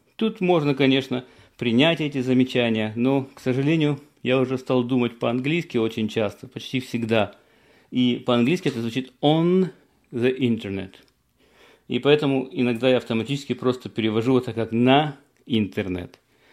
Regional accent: Ukraine; я вырос на классиках в Украине

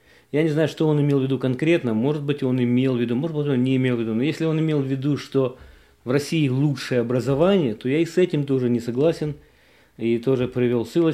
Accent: Ukraine; moved away; Я не был в Киеве, я вообще с Украины, не был в Киеве 16 лет.

